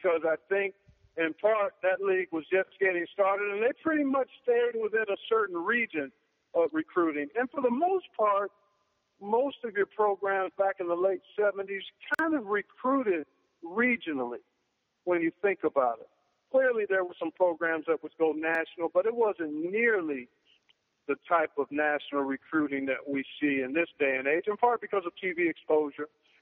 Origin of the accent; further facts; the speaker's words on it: Cleveland, Ohio, United States; I was pretty much locked into staying reasonably close to my hometown of Cleveland.